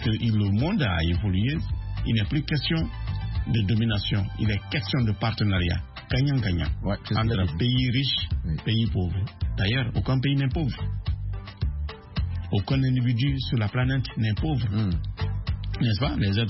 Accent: Nzérékoré, Nzérékoré Region, Guinea; à Nzérékorée, ma ville natale, dans le sud-est de la Guinée

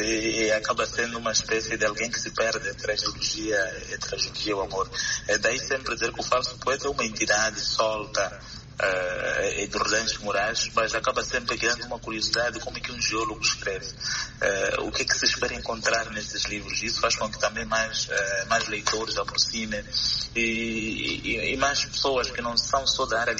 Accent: Mozambique; acaba sendo um instrumento de vida social enquanto moçambicanos também

